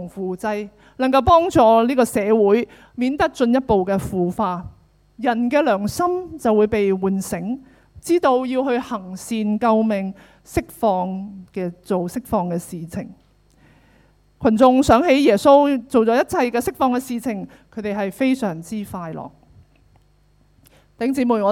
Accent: Hong Kong; 我们香港人有个说话，吃花生呢？

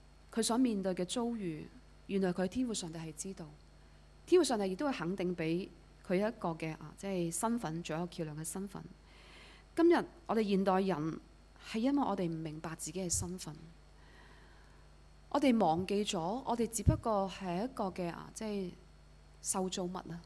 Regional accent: Hong Kong; 我們香港人出名就是壓力大的，是一個國際之都，也都工時長。

